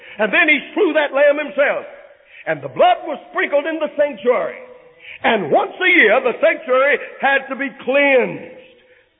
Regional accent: the South, United States; born there; I was born in the South where a man was put in the gas chamber according to the color of his skin.

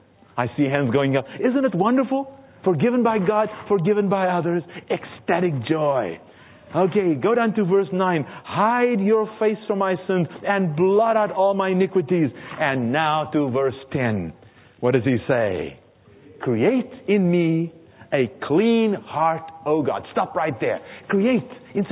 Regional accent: South Africa; I was born and raised in South Africa where we didn't have snow.

